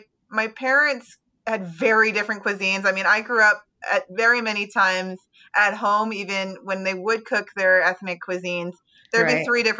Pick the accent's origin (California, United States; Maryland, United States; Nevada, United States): Maryland, United States; Baltimore; So I grew up in Baltimore City, and my parents had carryouts